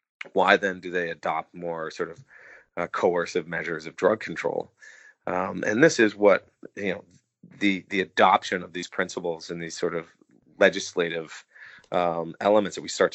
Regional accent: United States; as a foreigner and, you know, as an American

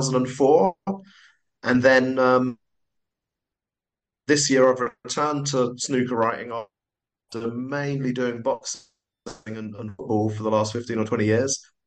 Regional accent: London, United Kingdom; I grew up in South London

